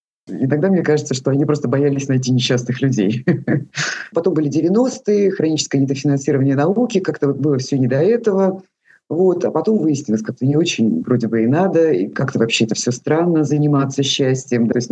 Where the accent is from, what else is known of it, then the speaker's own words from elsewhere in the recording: Kazakhstan; born there; Родилась в Казахстане